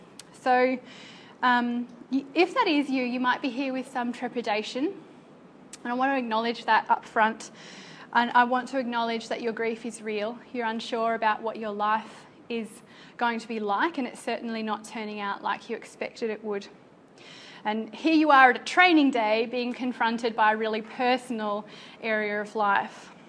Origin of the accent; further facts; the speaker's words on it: Canberra, Australian Capital Territory, Australia; I'm from Canberra.